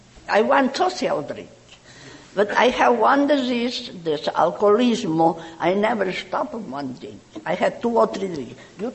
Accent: Palma de Mallorca, Balearic Islands, Spain; English is a second language; I'm from Palma de Mallorca, Spain.

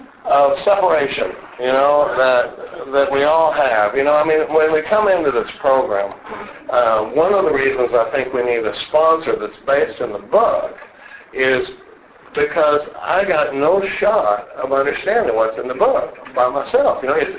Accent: Dallas, Texas, United States; I grew up in Dallas, Texas, and was born in 1956.

